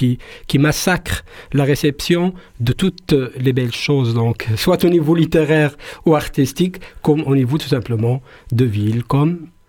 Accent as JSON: {"language": "French", "town": "Marrakesh", "region": "Marrakesh-Safi", "country": "Morocco", "tie": "born or raised there", "said": "moi, je suis né, c'est vrai, à Safi. C'est une ville côtière, mais j'ai ouvert les yeux, disons, à Marrakech."}